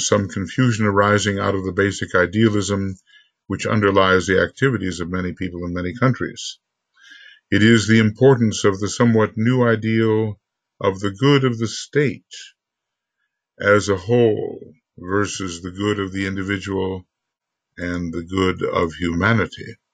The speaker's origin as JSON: {"language": "English", "country": "United States", "said": "I'm an American, I guess, in this particular incarnation"}